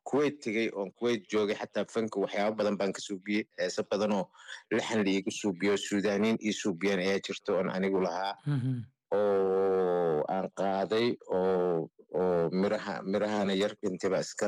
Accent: Mogadishu, Banaadir, Somalia; born or raised there

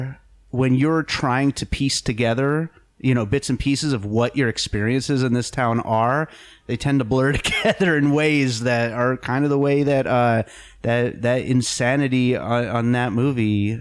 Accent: Pennsylvania, United States; also born or lived in New York; before I moved here, I was born in New York, grew up in Pennsylvania.

